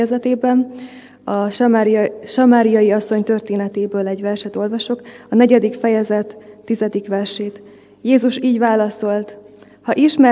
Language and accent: Hungarian; Erdőkertes, Pest, Hungary; Erdőkertesről származom, ugye az előbb el is mondtam